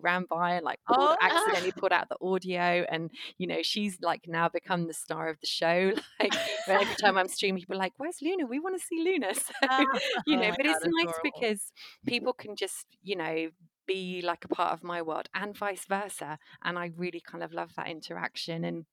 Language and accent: English; Worthing, South East England, United Kingdom; we were due in my hometown of Worthing, which is on the South Coast.